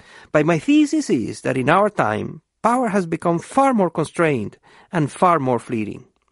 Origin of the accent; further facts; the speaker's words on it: Venezuela; I had been named, at age 36, the Minister of Development of the then democratic government of my home country, Venezuela.